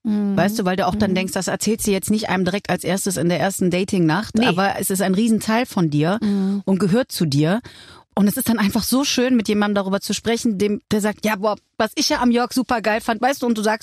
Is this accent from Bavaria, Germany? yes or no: no; Cologne, North Rhine-Westphalia, Germany; wir sind alle in Köln im gleichen Dorf groß geworden.